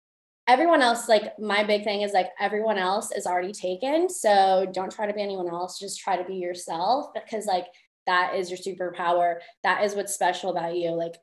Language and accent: English; Brazil; I was born and raised in Brazil.